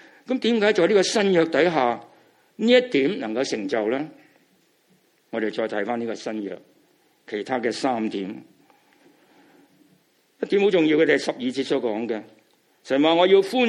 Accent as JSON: {"language": "Chinese", "country": "China", "said": "也是照着我们中国人东方人的意义"}